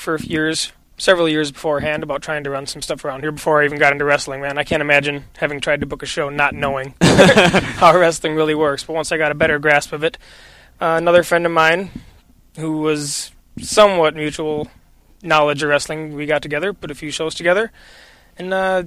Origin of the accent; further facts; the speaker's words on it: La Crosse, Wisconsin, United States; I'm originally from La Crosse, Wisconsin area.